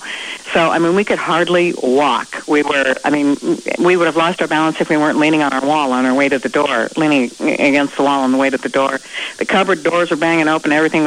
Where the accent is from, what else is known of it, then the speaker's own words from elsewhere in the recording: Seldovia, Alaska, United States; also born or lived in Anchorage / Cordova; I grew up in Seldovia. I was born in Anchorage. I grew up in Cordova and then Seldovia.